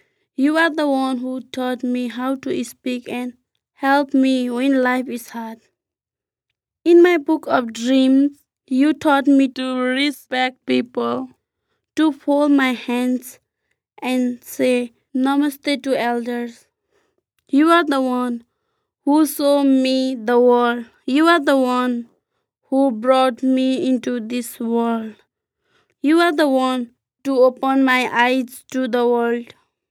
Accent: Nepal; I'm from Nepal.

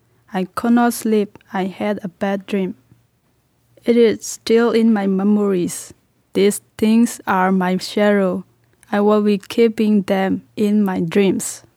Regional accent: Myanmar; I'm from Burma.

